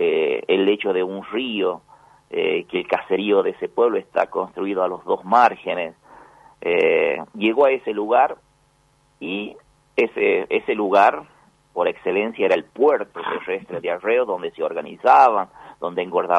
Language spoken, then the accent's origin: Spanish; Vinchina, La Rioja, Argentina; 70 kilómetros de Vinchina, mi pueblo, en el oeste riojano.